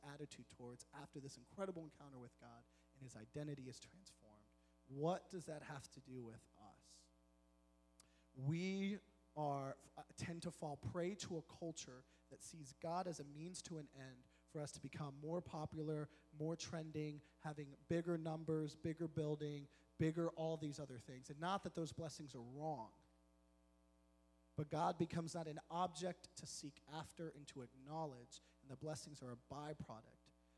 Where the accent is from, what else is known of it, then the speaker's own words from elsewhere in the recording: Boston, Massachusetts, United States; the prison culture that I grew up under in Boston.